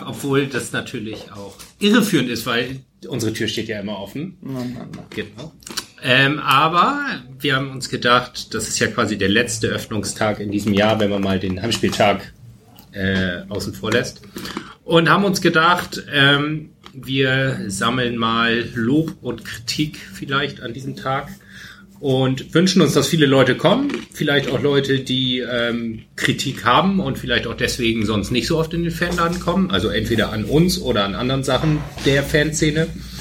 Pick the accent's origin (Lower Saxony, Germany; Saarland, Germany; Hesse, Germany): Lower Saxony, Germany; Vechta; Ich komme aus Vechta, katholischer geht's nicht.